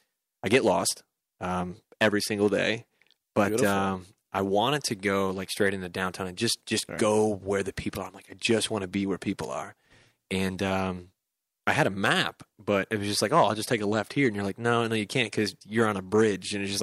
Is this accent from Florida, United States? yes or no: yes; Pensacola, Florida, United States; I said, yeah, I'm from Pensacola.